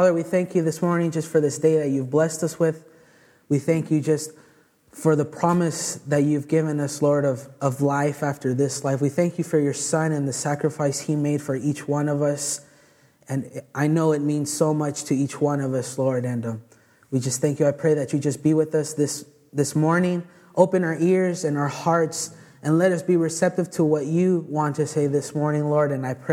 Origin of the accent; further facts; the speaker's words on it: Palm Springs, California, United States; I'm one of the interns here at the Bible College and the church. I come from Palm Springs, California, and that's where I live.